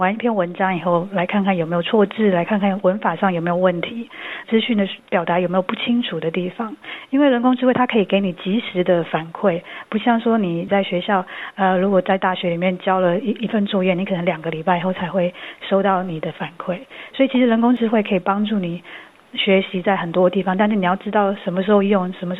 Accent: Taiwan; 我是在台湾长大，然后我在台湾也念了大学，所以我对台湾的环境就是比较了解。

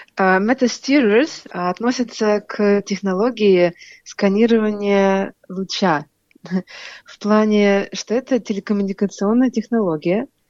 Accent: Moscow, Russia; moved away as an adult; also born or lived in Sydney; now in Perth, Australia; Я из Москвы. Приехала сначала в Сидней, жила 5 лет в Сидней. Закончила аспирантуру и получила очень интересное предложение по работе. И сейчас я живу в Западной Австралии, в Перте.

